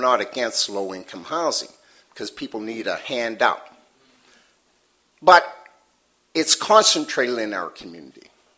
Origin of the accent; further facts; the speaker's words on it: Africville, Nova Scotia, Canada; Now, us folks here, I'm from Africville. I was removed. I've lived all of my other time here.